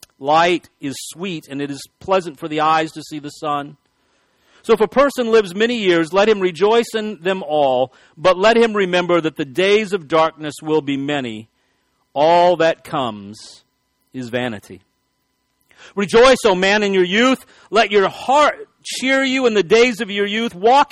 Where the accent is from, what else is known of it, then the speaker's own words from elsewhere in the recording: Texas, United States; I'm from West Texas. We have driving winds.